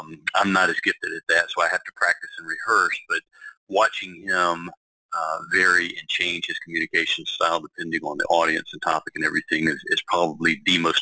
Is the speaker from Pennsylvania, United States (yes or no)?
no; Anniston, Alabama, United States; moved away as an adult; So I was born in Alabama. I was born in Huntsville, and I lived the first 14 years of my life in a medium-sized to small town called Anniston, Alabama. It's basically halfway between Birmingham and Atlanta.